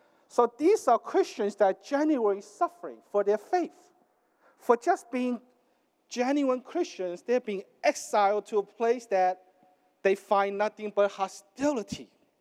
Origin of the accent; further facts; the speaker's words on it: United States; I mean, that's, you know, I grew up in America. That's at least what I learned from our culture.